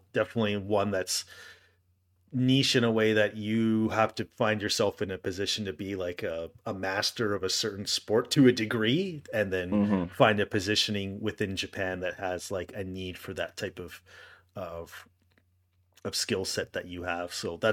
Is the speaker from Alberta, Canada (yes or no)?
yes; Alberta, Canada; I'm from Canada and specifically Alberta, the province of Alberta.